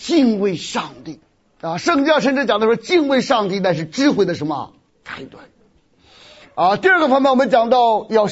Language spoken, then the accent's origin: Chinese; China; 我们中国人包括中国的心理学界、宗教界、法律界，我们很少能够读懂啊奥古斯丁的思想。